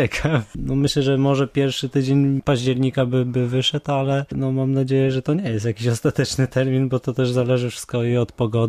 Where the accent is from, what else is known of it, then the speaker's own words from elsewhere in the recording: Bydgoszcz, Kuyavian-Pomeranian Voivodeship, Poland; Tak, tak, jestem z Bydgoszczy.